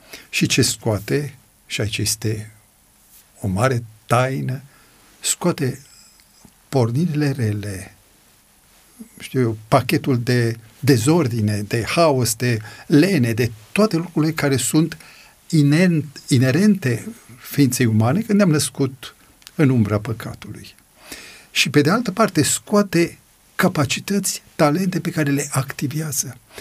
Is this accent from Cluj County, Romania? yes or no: no; Brașov, Brașov County, Romania; M-am întors în orașul natal.